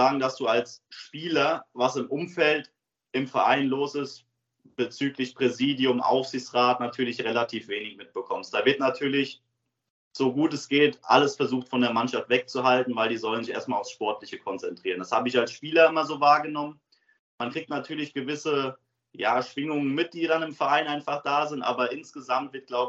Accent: Kaiserslautern, Rhineland-Palatinate, Germany; now in Braunschweig, Germany; aber den Weg dann wieder meine alte Heimat nach Kaiserslautern zu gehen.

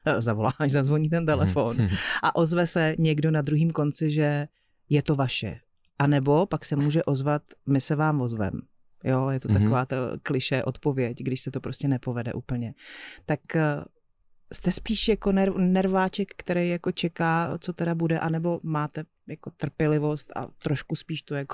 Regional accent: Vrchlabí, Hradec Králové Region, Czechia; tak já jsem z Vrchlabí, což není daleko.

